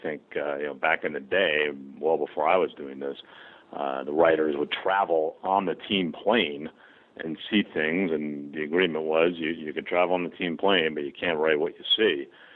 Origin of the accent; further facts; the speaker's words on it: New Jersey, United States; Oh, well, I grew up in New Jersey.